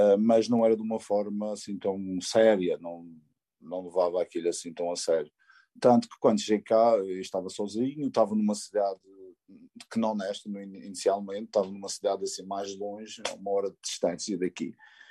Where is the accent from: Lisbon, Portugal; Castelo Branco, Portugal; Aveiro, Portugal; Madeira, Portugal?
Madeira, Portugal; Eu que sou da Ilha da Madeira, onde praticamente não existe inverno.